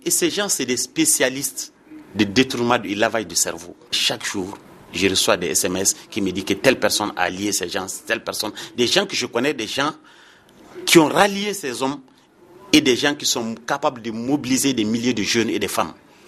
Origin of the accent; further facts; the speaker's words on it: Gao, Mali; Chez nous, à Gao plus précisément